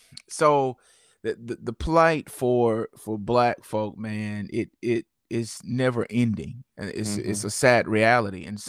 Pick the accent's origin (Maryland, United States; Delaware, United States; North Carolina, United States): North Carolina, United States; from Halifax County. I'm a native of Halifax, and I graduated North Carolina A&T State University in 2006.